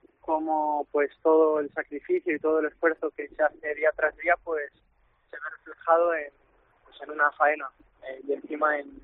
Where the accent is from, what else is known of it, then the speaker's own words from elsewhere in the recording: Laguna de Duero, Castile and León, Spain; de pequeño, pues por Laguna, pues los encierros y las capeas y las novilladas